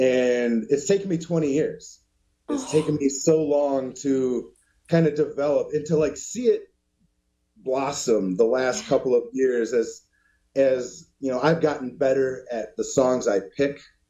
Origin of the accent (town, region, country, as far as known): Madison, Wisconsin, United States; born or raised there